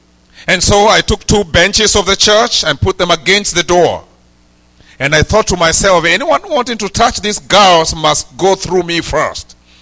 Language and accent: English; Githunguri, Kiambu County, Kenya; I was nicknamed in my village where I grew up in Githunguri